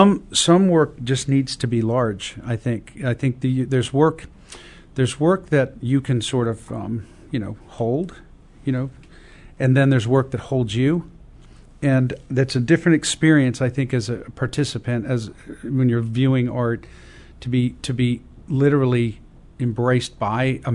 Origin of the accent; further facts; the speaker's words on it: Chicago, Illinois, United States; born there; I was born in Chicago. And I remember in downtown Chicago, there's a very famous Picasso sculpture